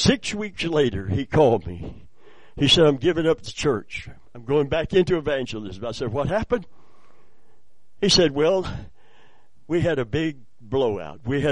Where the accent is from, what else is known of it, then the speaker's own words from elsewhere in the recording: Plant City, Florida, United States; also born or lived in Kentucky; I'm from Plant City, previously Kentucky. I'm a country boy. I understand country language.